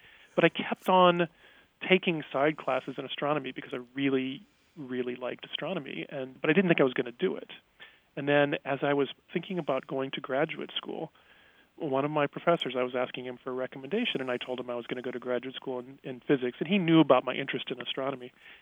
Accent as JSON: {"language": "English", "town": "Huntsville", "region": "Alabama", "country": "United States", "tie": "born or raised there", "said": "I grew up in Huntsville, Alabama, northern Alabama, in the early 70s."}